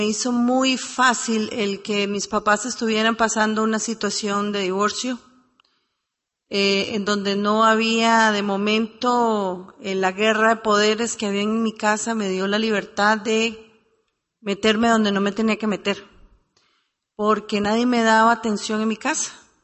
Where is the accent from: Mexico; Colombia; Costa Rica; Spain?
Costa Rica; now in Miami, United States; soy alcohólica, soy de Costa Rica, pero resido en la ciudad de Miami, Florida.